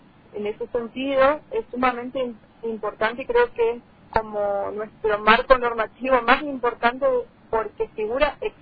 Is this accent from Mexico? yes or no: no; Puerto Rico, Misiones, Argentina; Sí, yo soy de Puerto Rico, me eduqué en esa localidad, conozco cómo es el ámbito cultural